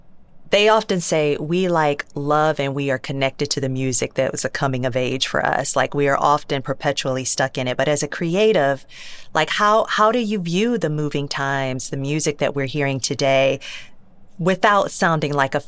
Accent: Detroit, Michigan, United States; I grew up in Detroit. Detroit Public Schools, the day that your film came out, they allowed kids to leave school to go see it.

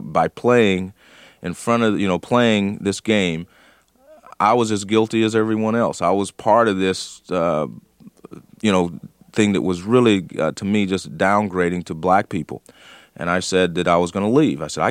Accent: California, United States; well, I grew up in California.

